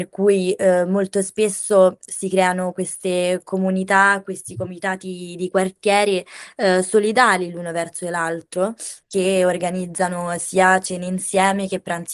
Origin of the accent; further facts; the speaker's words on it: Rome, Lazio, Italy; durante un incontro a Roma, la mia città natale